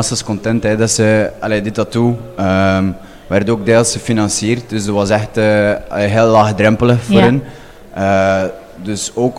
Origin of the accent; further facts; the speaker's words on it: Dendermonde, Flanders, Belgium; accent: Dendermonde; now in Oostende, Belgium; Ook begint mijn accent van de Dendermonde minder en minder duidelijk te worden.